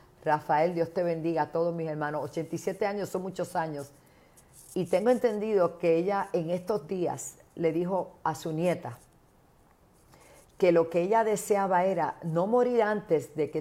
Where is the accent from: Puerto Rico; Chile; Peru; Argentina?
Puerto Rico; En el día de ayer en mi país, en Puerto Rico, para los que nos ven en otros países